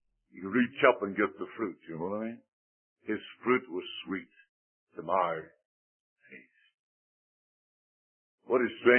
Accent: New Brunswick, Canada; born there; I was born in New Brunswick. You know I served you in India.

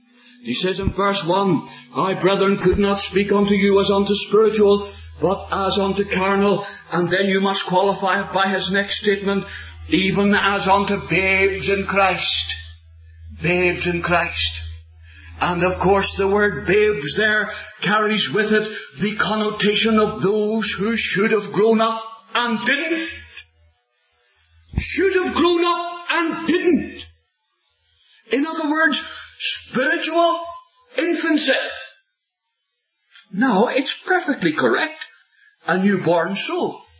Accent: Ireland; Somebody comes up to me as an Irishman and gives me a punch on the nose. Well, as an Irishman, my immediate reaction would be to get this jacket off as quick as I could.

